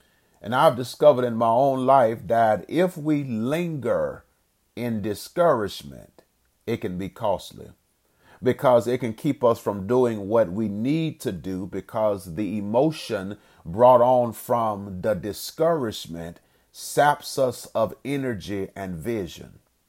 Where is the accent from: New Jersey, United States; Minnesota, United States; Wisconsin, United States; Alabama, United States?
Alabama, United States; Birmingham; I'm from Birmingham, so I'm familiar with Vulcan.